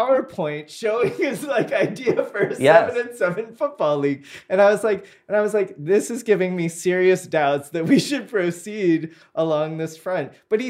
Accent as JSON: {"language": "English", "region": "Maryland", "country": "United States", "said": "I come from Maryland"}